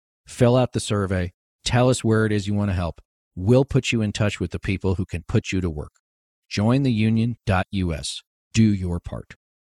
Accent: Washington, District of Columbia, United States; I was raised in Washington, D.C. My dad worked on Capitol Hill

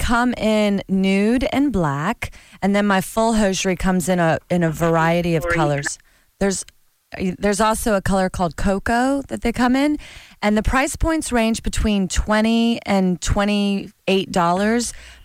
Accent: Florida, United States; No, I'm from Florida.

